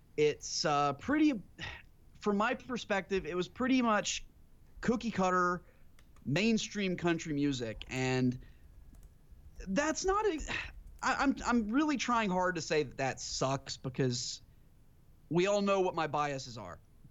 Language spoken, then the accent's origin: English; Georgia, United States; I grew up in Southwest Georgia